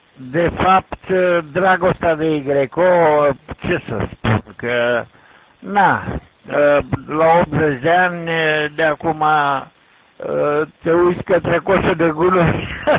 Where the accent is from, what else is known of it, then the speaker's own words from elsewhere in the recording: Buzău, Buzău County, Romania; moved away as an adult; also born or lived in Iași; La 50 de ani am plecat din Buzău și … ultima dată, dar am fost și pe la Pitești și student la Iași.